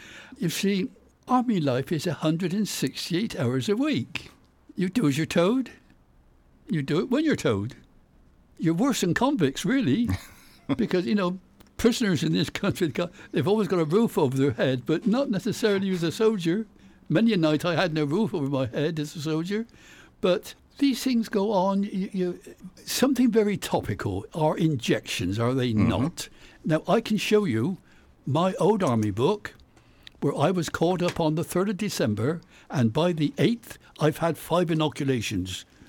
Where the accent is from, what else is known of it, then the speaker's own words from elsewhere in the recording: Bath, South West England, United Kingdom; I was originally Bath. Well, it's only 3 miles. Yes, it's Bath. I actually grew up in Beaufort Square.